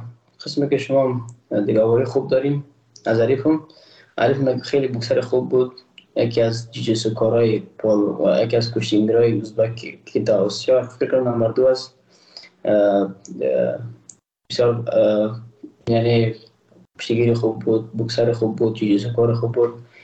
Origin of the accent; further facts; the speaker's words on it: Afghanistan; ما یک افغان هستم